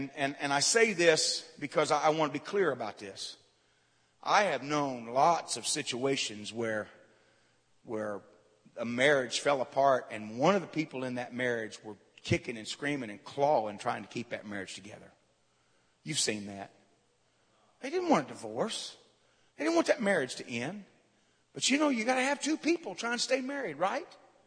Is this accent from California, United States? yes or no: no; Corwin, Ohio, United States; I grew up just outside of Waynesville, Ohio.